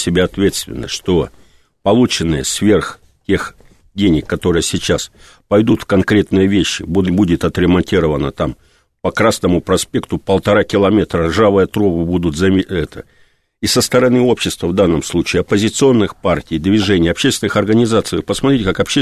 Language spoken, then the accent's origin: Russian; Novosibirsk, Novosibirsk Oblast, Russia; я сам новосибирец